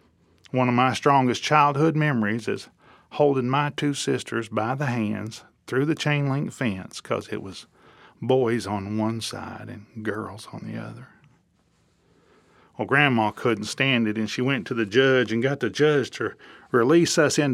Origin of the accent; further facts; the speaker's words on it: Borger, Texas, United States; born there; I was born in Borger, Texas. Now, Borger, Texas is an oil field boom town.